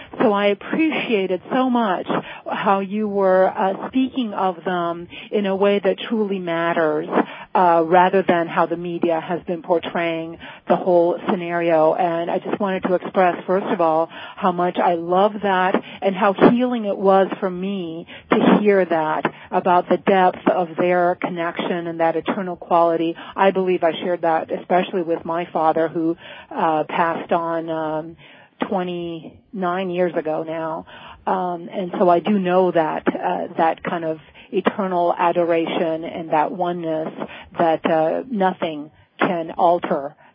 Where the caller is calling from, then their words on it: Florida, United States; I'm calling you from Florida.